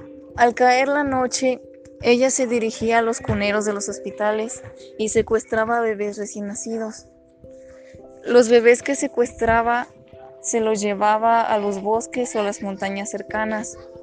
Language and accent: Spanish; Berlin, Germany; Spanish is a second language; Soy originaria de Berlín, Alemania